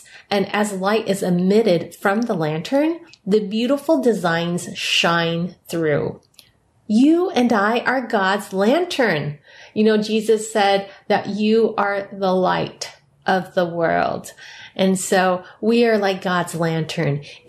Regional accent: San Francisco, California, United States; born there; I'm Chinese American, and there is something that's really beautiful in the Chinese culture, which is Chinese lanterns. If you go to San Francisco Chinatown, where I was born, you'll see these beautiful Chinese lanterns that are strung up high.

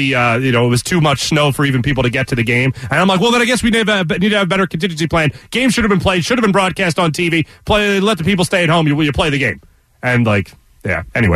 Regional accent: Philadelphia, Pennsylvania, United States; where are you from? Oh, I'm from Philadelphia.

